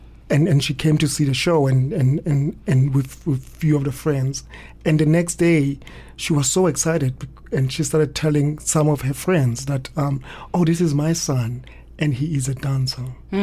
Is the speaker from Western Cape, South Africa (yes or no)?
no; Soweto, Gauteng, South Africa; I was born in Soweto in Orlando East, and I grew up quite close to a hostel which housed migrant workers who were coming from different parts of South Africa.